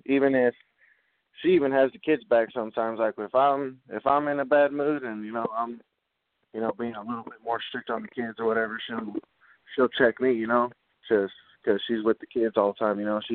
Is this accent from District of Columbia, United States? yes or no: no; San Diego, California, United States; born there; I was born in San Diego, so that's why I loved him so much.